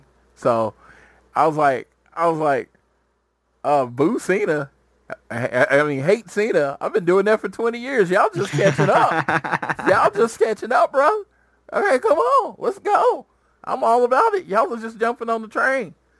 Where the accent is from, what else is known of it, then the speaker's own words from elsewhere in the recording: Oklahoma, United States; Of course, if you need reference, I am from Oklahoma.